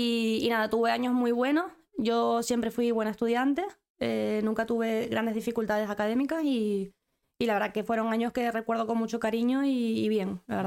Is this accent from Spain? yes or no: yes; La Orotava, Canary Islands, Spain; yo soy del norte de la isla, precisamente de La Orotava, pero yo comienzo lo que es la primaria, bueno, la educación infantil y primaria en Puerto de la Cruz, en un colegio público